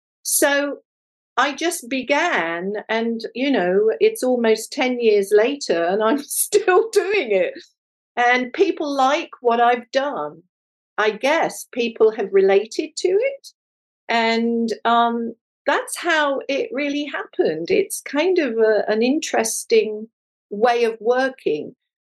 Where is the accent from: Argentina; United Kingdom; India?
United Kingdom; England; moved away as an adult; now in United States; I'm English. My mother's German, married to an English father. So I was brought up in England and educated in England. And I came to America when I was 35.